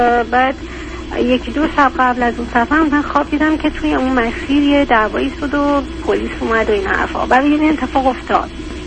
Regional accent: Iran; now in Europe; از خونه پدرش از ایران اومدیم اینجا. بعد وقتی که اومدیم اروپا

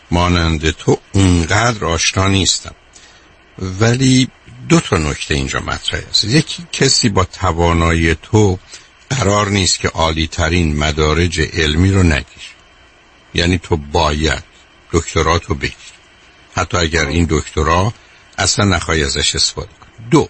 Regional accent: Iran; moved away; مثل ماهایی که از ایران آمدیم

